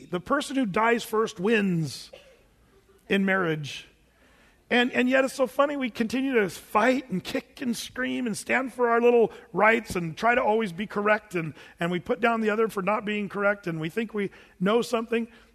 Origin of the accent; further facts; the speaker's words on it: Oregon, United States; as a kid growing up in Southern Oregon, we had a lot of forest fires